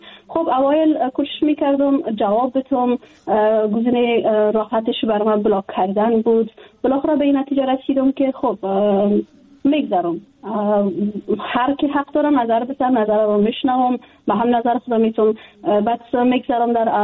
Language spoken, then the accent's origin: Persian; Afghanistan; جدا از اینکه وطنم است، خانواده مجا است، دوستای ما هستن، من در افغانستان بزرگ شدیم، تحصیل کردیم، کار کردیم،